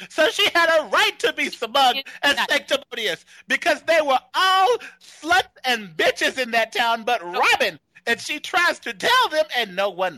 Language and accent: English; Texas, United States; Look, I'm from Texas too.